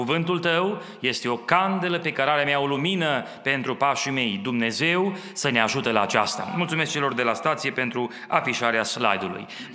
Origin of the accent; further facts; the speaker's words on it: Romania; în special noi care ne gândim ca români că știm toate lucrurile